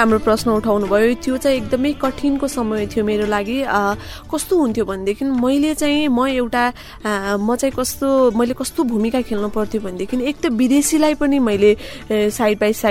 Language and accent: Nepali; Lele, Bagmati, Nepal; म ललितपुरको लेले भन्ने ठाउँमा म जन्मिएँ र मेरो हुर्काई पनि त्यहीँ भयो मेरो परिवार मेरो आफन्तजनक मेरो सबैजना त्यहीँ नै हुनुहुन्छ